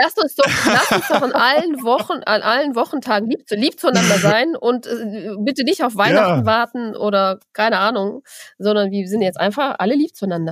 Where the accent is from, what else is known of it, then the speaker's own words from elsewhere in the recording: North Rhine-Westphalia, Germany; hier lokal in unserem Siegerland, wo ich herkomme, ein bisschen konservativer und so